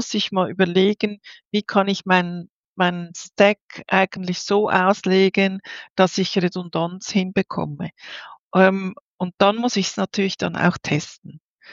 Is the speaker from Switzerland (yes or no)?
yes; Switzerland; bei uns in der Schweiz